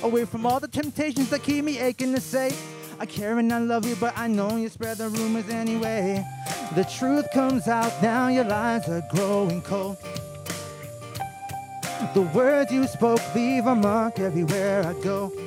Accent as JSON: {"language": "English", "town": "Vermillion", "region": "South Dakota", "country": "United States", "tie": "born or raised there", "said": "I will be playing back in my hometown of Vermilion. I will be playing August 8th at the Clay County Fair on the 4-H Fairgrounds."}